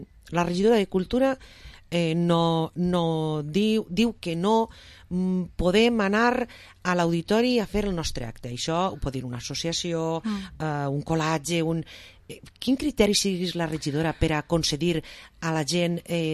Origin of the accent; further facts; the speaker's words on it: Vila-real, Valencian Community, Spain; jo sóc el ciutadà de Vila-real, pagues molts impostos